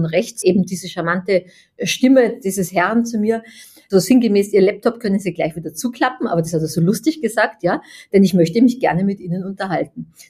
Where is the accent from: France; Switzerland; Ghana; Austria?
Austria; now in Germany; ursprünglich meine Heimat in Österreich